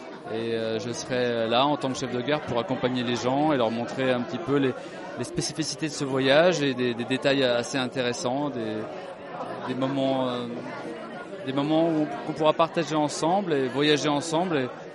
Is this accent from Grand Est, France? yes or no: no; Île-de-France, France; j'étais fabriqué en Seine-Saint-Denis comme eux, comme Montreuil. Ouais. J'ai grandi en Seine-Saint-Denis.